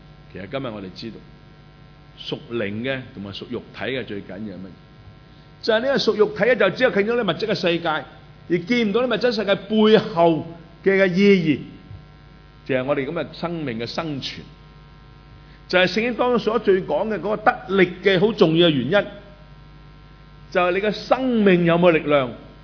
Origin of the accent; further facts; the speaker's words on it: China; 咁我哋中國人就好唔掂，因為我哋始終要食飯噶嘛，仲食粥水添嘛